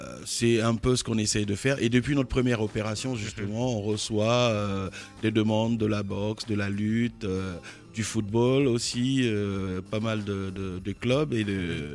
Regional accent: Côte d’Ivoire; je suis ivoirien

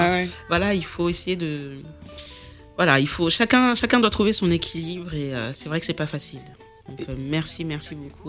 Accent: Lyon, Auvergne-Rhône-Alpes, France; Donc, en fait, moi, effectivement, je suis lyonnaise.

